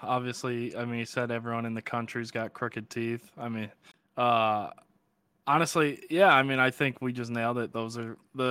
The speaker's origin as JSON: {"language": "English", "country": "United States", "said": "You know, like, obviously in the United States, we're very patriotic. I don't think being an American, especially in wrestling"}